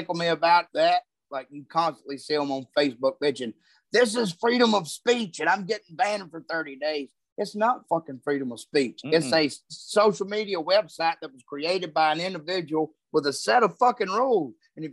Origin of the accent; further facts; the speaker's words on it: the South, United States; just because I'm from the South, people assume that I should be running around waving the motherfucker.